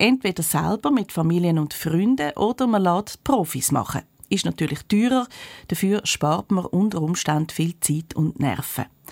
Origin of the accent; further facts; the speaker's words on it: Switzerland; sind wir Schweizer